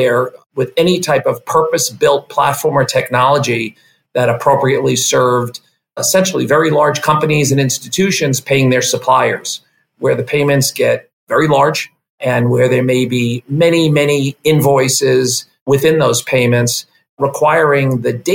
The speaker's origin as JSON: {"language": "English", "region": "New York", "country": "United States", "tie": "born or raised there", "said": "I am born and raised in New York. I do currently reside in New York."}